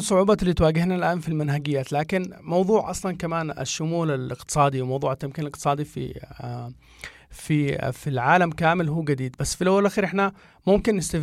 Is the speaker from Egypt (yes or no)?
no; Yemen; فهذا اللي قلت لك الجابة والفجوة اللي موجودة عندنا في اليمن